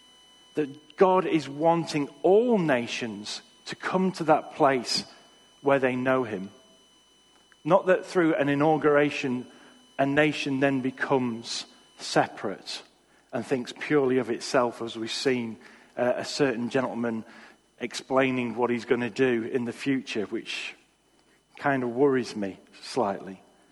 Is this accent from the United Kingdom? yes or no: yes; Preston, North West England, United Kingdom; I'm Preston born and raised, or actually, some people say, "No, you're not from Preston, because I was born in Barton," which obviously is the center of the universe.